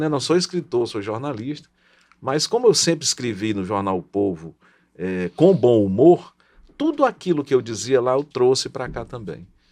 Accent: Fortaleza, Ceará, Brazil; born there; Um dizia que eu nasci no canto, mas foi aqui em Fortaleza, ali no bairro de São Gerardo.

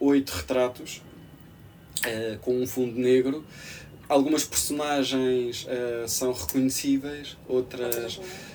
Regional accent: Beja, Portugal; Estive dentro do meu movimento lá de Beja, de onde eu sou, que é assim mais... é mais pequeno

